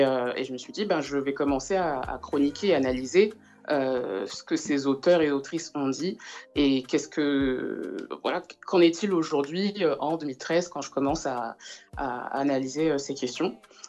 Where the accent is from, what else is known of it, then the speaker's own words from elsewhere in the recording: France; born there; je suis martiniquaise par ma mère, je suis congolaise par mon père, je suis née dans l'Hexagone